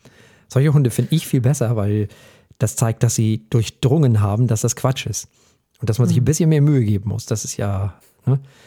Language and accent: German; Flensburg, Schleswig-Holstein, Germany; meiner Heimat, nämlich mit dem Flensburger Radlerfrei der Flensburger Brauerei.